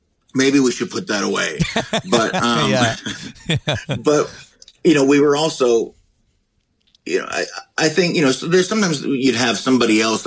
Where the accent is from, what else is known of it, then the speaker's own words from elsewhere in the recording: Canada; now in United States; I live in the U.S. now, and I don't have a vote. I'm Canadian.